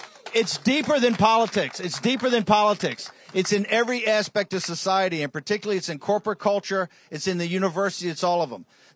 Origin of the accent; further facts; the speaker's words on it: Norfolk, Virginia, United States; born there; Now, I was born in Norfolk back in the days when that was a great, great railroad, right?